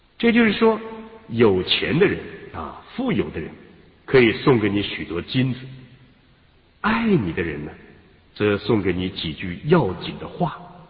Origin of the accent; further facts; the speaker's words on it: China; 我们中国人就用祭天和敬畏天呢来参拜。